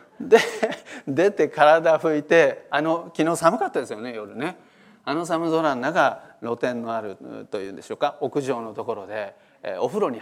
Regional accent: Kanto, Japan; born there; 実は関東生まれなんですけれども、関西に

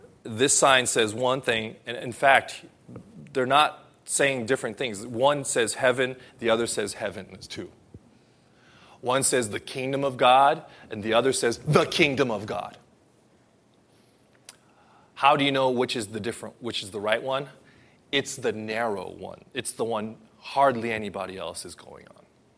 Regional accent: Los Angeles, California, United States; So, I grew up in Los Angeles, and I had a friend who works in Hollywood at a TV station

